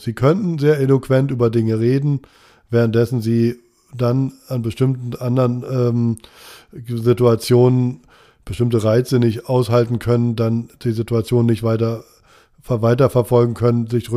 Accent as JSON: {"language": "German", "region": "East Germany", "country": "Germany", "said": "ich komme aus dem Osten, deswegen heißt es bei mir Kaufhalle."}